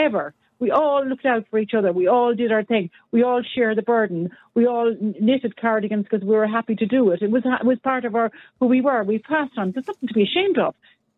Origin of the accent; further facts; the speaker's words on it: Ireland; We're all Irish.